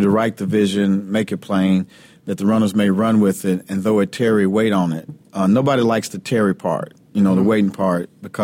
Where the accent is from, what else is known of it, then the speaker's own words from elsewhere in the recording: Kentucky, United States; now in Memphis, United States; I'm from Kentucky. I was okay. raised in Kentucky. I was a youth pastor in Louisville, Kentucky, at St. Stephen Baptist Church.